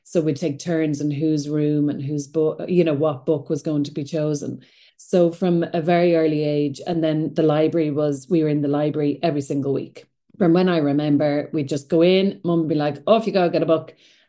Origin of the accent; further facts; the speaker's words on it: Greystones, County Wicklow, Ireland; I grew up in Greystones by the sea, and you know, it's the village is not what it is now. So back then it was a small village. We knew everyone.